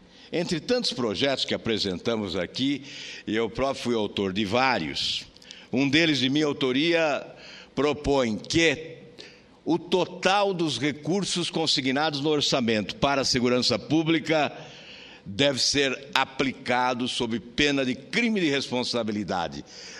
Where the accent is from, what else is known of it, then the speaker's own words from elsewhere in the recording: Paraná, Brazil; lá no meu estado do Paraná